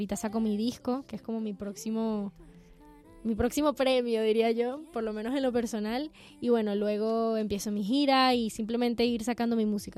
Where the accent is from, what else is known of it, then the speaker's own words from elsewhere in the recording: Venezuela; compatriota mío, también amigo.